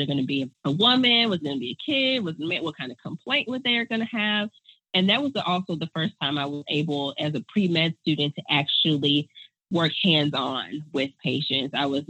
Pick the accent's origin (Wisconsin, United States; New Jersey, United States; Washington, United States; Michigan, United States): Wisconsin, United States; Milwaukee; Milwaukee has a very high teen pregnancy rate. So I was trying to give back to my hometown by becoming an OBGYN